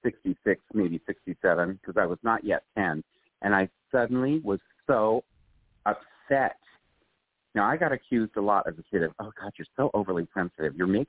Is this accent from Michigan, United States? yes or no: no; Colorado, United States; Because he writes about Colorado a lot, my home state.